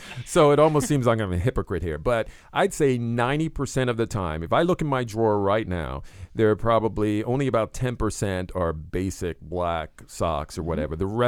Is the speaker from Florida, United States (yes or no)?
yes; Florida, United States; also born or lived in Caribbean; now in New England, United States; for years, growing up in the Caribbean and in Florida, I didn't wear socks.